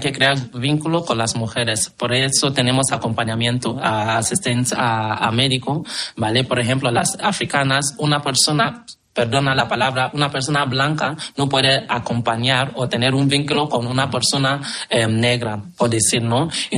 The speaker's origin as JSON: {"language": "Spanish", "country": "Nigeria", "second_language": "Spanish", "said": "Sí, y mi país, en Nigeria, habla inglés, y hay otros países que hablan inglés, francés y castellano también."}